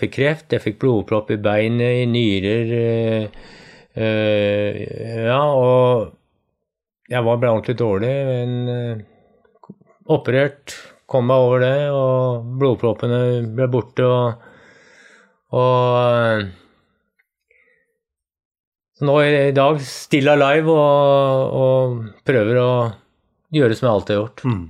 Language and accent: Norwegian; Oslo, Norway; Jeg vokste opp nede i Østmarka, vi dro på skauen hver helg.